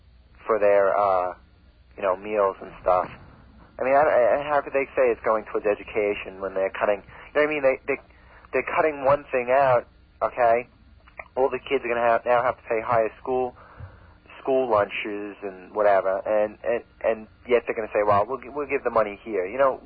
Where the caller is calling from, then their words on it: Kokomo, Indiana, United States; Lakefront Kokomo.